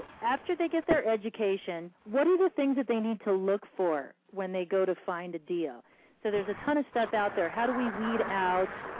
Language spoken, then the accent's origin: English; Arizona, United States; I was born and raised here in Arizona, and I've watched my market grow, and I've enjoyed the growth of Arizona.